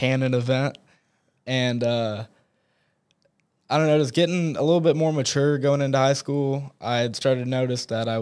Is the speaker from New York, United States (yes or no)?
no; Sullivan, Indiana, United States; we have this thing called the Corn Festival, which I mean is a great thing for the Midwest, but that's like the trademark for our town.